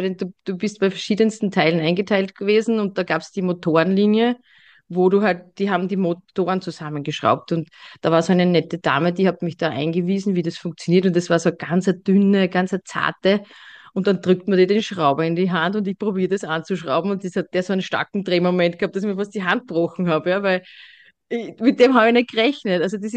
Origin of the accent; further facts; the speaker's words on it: Burgenland, Austria; Ich komme da so aus dem Dreiländereck Wien, also Niederösterreich, Burgenland, Steiermark, genau.